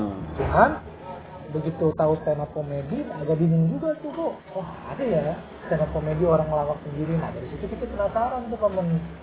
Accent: Jakarta, Indonesia; Nah, kita orang Betawi kan kita nontoninnya Lenong.

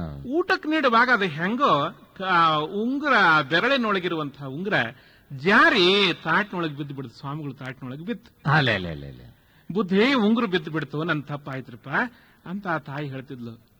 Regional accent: Karnataka, India; ಅದೇ ನಿಮ್ಮ ಅಲ್ಲಿ ವರವಿ ಹತ್ರನೇ ನಮ್ಮ ಊರು.

